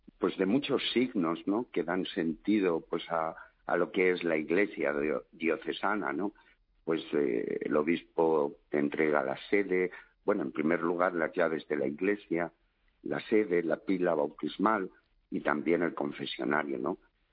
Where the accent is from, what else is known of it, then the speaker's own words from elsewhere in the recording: Aranjuez, Community of Madrid, Spain; moved away as an adult; yo salí de Aranjuez hace 30 años de la parroquia del Espíritu Santo para ir al seminario de Madrid